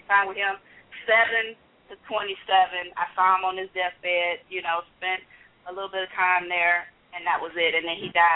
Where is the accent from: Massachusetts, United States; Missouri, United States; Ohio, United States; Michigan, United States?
Michigan, United States; also born or lived in Chicago, United States; when I moved to Michigan from Chicago, which is only where I lived in Michigan and grew up in Michigan, is only about an hour and 30 minutes max from Chicago.